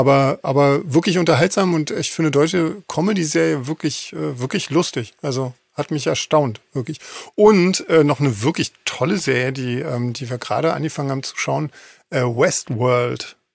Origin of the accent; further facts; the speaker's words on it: East Germany, Germany; Nein, wir sind aus der DDR.